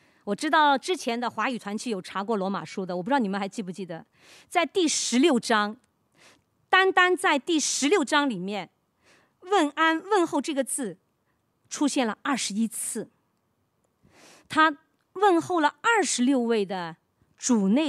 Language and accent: Chinese; China; now in Hong Kong; 特别是我们从内地来，我们在香港的家人应该不是很多